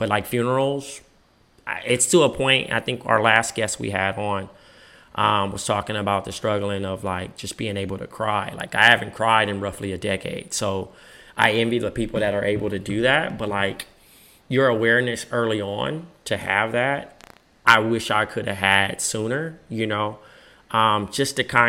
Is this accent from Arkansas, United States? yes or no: no; Compton, California, United States; Growing up in Compton, normally people that needed someone to talk to or anything like that, therapy was kind of frowned upon.